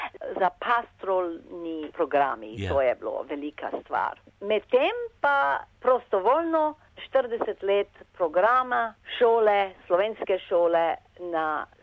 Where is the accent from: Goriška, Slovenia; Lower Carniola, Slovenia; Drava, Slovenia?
Drava, Slovenia; Maribor; also born or lived in Celje; now in Australia; Jaz sem se rodila v Celju. Živela v Mariboru do 1955. leta. In prišli smo pa v Avstralijo, šli smo v Avstrijo, iz Avstrije smo pa prišli za Avstralijo 1956. leta.